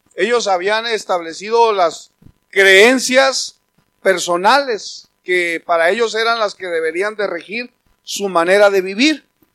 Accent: Mexicali, Baja California, Mexico; donde yo nací o en donde yo crecí y me crié, en la colonia Baja California, aquí en Mexicali

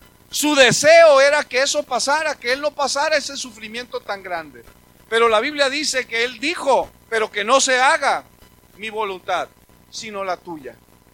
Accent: Mexico; qué tan desconfiados somos los mexicanos

